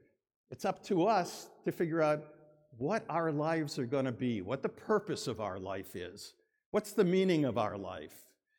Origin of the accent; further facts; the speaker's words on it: Dorchester, Massachusetts, United States; now in -; growing up in the Irish part of Dorchester, I know that all of my neighbors thought of me as a Christ killer.